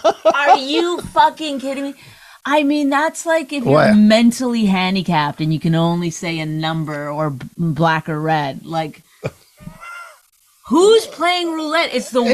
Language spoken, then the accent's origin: English; Canada; I'm Canadian.